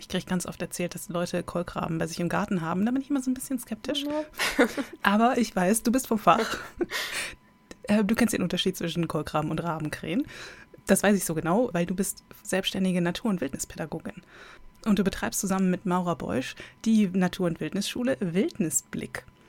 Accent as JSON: {"language": "German", "region": "Hesse", "country": "Germany", "tie": "born there", "said": "ich bin ja ursprünglich gebürtige Nordhessin und deshalb kenne ich das ja alles."}